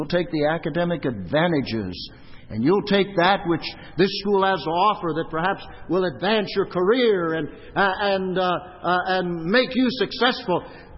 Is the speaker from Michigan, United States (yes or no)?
no; Arizona, United States; I grew up in Arizona. We used to do a lot of mountain climbing.